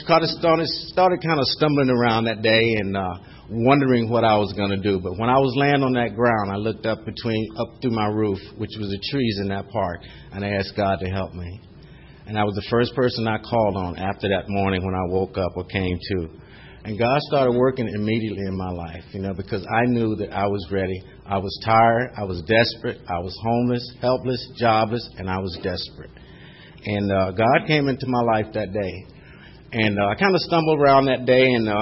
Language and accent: English; North Carolina, United States; also born or lived in New York City; I was born in New York City on that day, and it kind of spiraled downhill from there, you know. I didn't grow up in New York very long, but I moved down to North Carolina